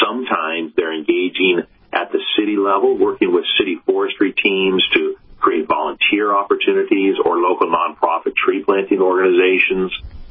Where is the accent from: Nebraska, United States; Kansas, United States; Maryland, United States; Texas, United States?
Nebraska, United States; Well, you know, I grew up in Nebraska, and Nebraska is where Arbor Day was founded back in 1872.